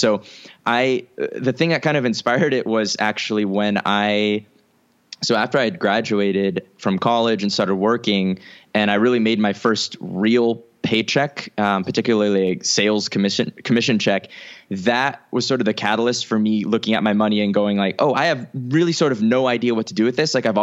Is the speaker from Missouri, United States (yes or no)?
no; California, United States; I grew up largely in the San Francisco Bay Area and it is high cost of living, but at the same time, I grew up in like the Silicon Valley house.